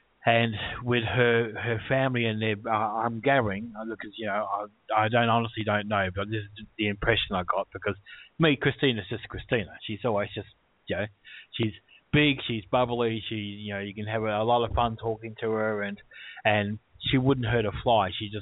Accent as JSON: {"language": "English", "country": "Australia", "said": "Well, being an Australian, I said, fuck you"}